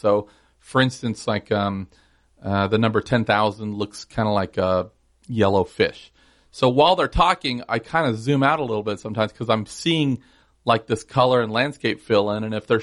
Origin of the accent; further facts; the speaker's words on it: Los Angeles, California, United States; The short version is I'm from Los Angeles. I grew up in a very broken, abusive, alcoholic, you know, situation.